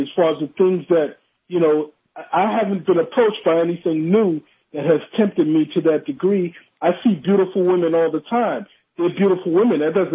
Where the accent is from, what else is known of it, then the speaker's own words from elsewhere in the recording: Bronx, New York, United States; from the Bronx.